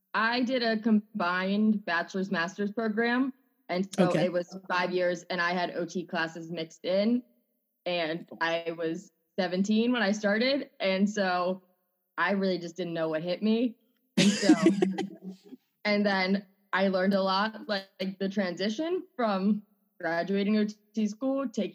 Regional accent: Maryland, United States; I grew up in Maryland and graduated last May with my master's in occupational therapy and moved to North Carolina

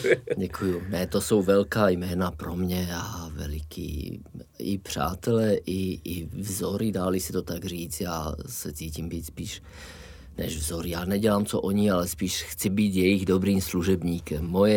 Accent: Slovakia; now in Czechia; to byla moje první štace v Česku, já jsem Slovák, to je asi slyšet.

